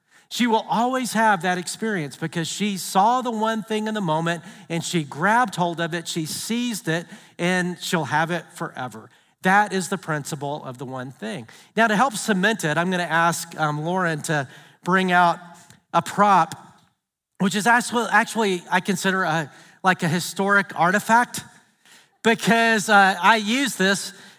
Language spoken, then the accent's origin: English; Alabama, United States; growing up in the Deep South, I grew up in Alabama.